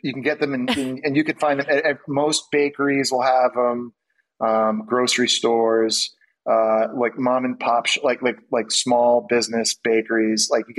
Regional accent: Canada; growing up in Ottawa or Montreal.

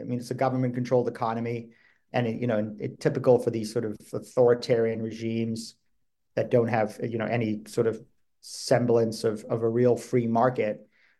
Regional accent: Toronto, Ontario, Canada; I grew up in Toronto.

